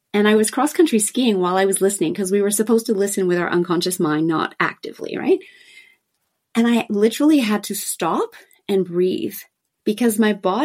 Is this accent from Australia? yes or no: yes; Australia; moved away as an adult; originally I'm actually from Australia and lived on the beach in Australia. So I moved from that, traveled around the world for a couple of years, came here, and I love going back to Australia.